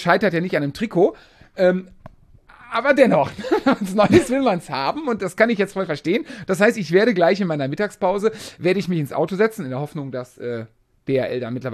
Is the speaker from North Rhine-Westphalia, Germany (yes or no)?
yes; Siegburg, North Rhine-Westphalia, Germany; war ja auch Triathlon bei uns in Siegburg, wo ich, da komme